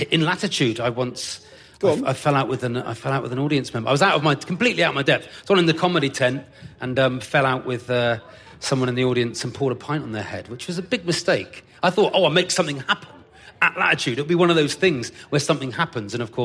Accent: South West England, United Kingdom; accent: Devonshire; Yeah, I reckon I'd probably turn my Devonshire accent up on stage. I used to turn it up a lot more.

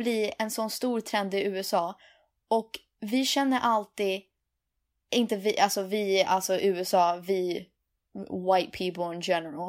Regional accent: Sweden; försökte förklara för mig och Filip, vi sa att vi är från Sverige.

